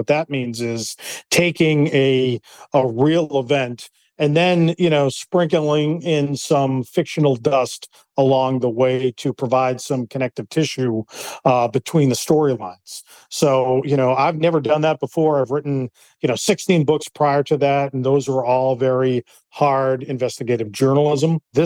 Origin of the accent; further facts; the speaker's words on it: Massachusetts, United States; Now, I grew up on Cape Cod in the early 1970s, late 1970s